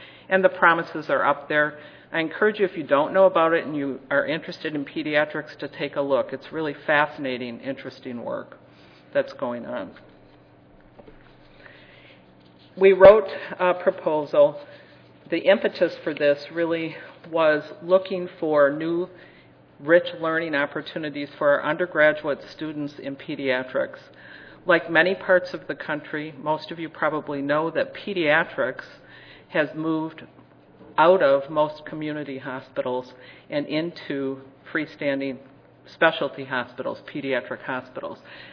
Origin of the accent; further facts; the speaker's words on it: Wisconsin, United States; I'm actually from Wisconsin, and as I talked about coming to work at ISU, no one, even in Wisconsin, seemed to know where it was.